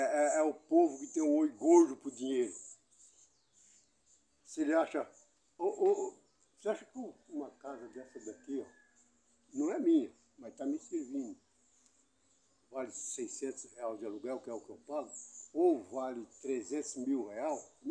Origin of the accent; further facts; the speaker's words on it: São Paulo, Brazil; estamos morando lá dentro da Amazônia. É difícil. Como eu que vim lá de São Paulo, lugar de conforto